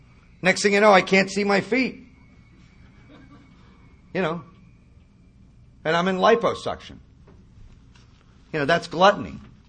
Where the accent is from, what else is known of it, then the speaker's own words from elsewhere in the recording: Malibu, California, United States; And I grew up in Malibu.